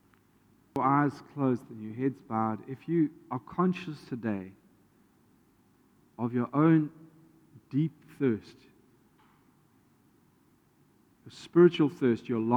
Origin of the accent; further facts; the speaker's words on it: Johannesburg, Gauteng, South Africa; the church that I grew up in back in Joburg